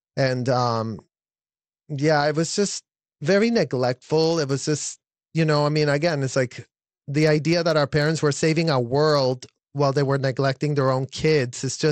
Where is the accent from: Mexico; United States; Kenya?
Mexico; I am from Mexico